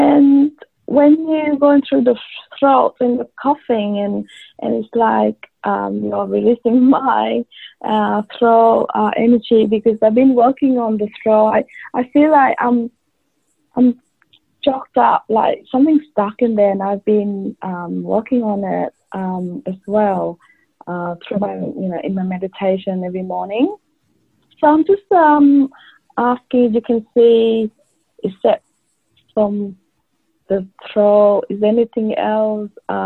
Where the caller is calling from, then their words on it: Australia; I'm calling from Australia.